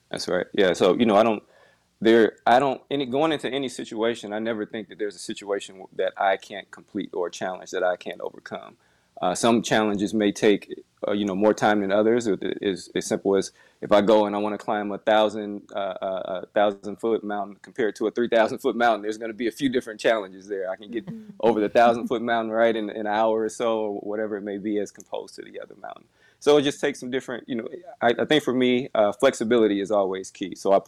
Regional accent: Chicago, Illinois, United States; growing up in the Chicagoland area, that was a tough area to grow up in.

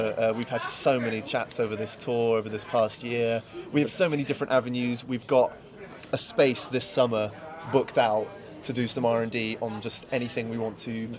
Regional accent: Switzerland; I grew up in Switzerland, so I was watching it in French.

